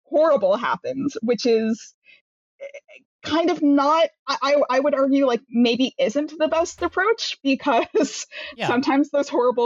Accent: Toronto, Ontario, Canada; Mostly because they tried to start up a smart city in my hometown of Toronto, and then they just got their asses handed to them.

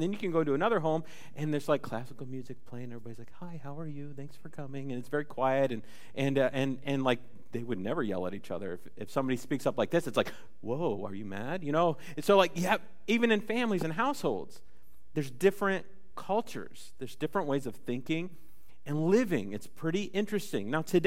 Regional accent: Ohio, United States; also born or lived in Georgia; Like, our family, we grew up in Ohio, and this is hometown for us in Worcester. And we lived in Georgia for about 5 years. And so we moved from Ohio

